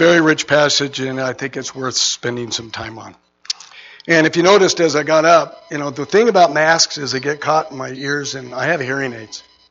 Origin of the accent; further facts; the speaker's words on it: Albuquerque, New Mexico, United States; born and raised in Albuquerque. I went to Highland High School. I'm a New Mexican.